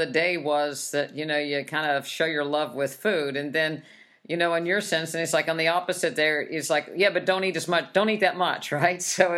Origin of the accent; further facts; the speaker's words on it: West Virginia, United States; you know, I grew up in West Virginia, and I had a grandma that was a very, very good cook